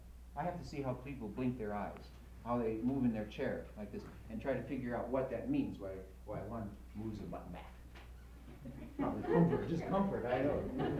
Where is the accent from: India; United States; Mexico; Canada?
United States; the South; Notice that I say it like, Jesus. That's because I come from the South.